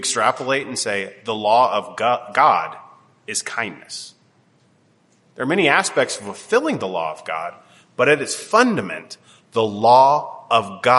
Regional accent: Canada; growing up in Canada, kindness is a really big thing.

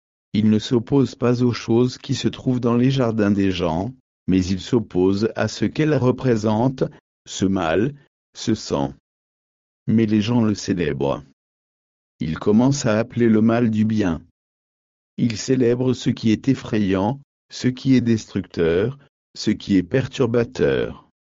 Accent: South Africa; Quand nous avons grandi en Afrique du Sud, je n'ai jamais vraiment.

